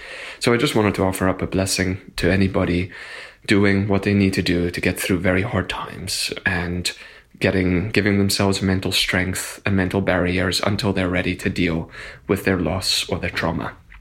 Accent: South Africa; moved away as an adult; now in Boston, United States; And as a foreigner, I'm from South Africa

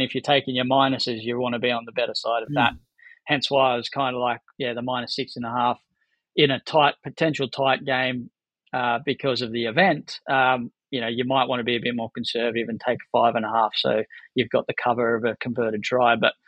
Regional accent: England, United Kingdom; accent: English; So you guys can stop grinning at my English accent.

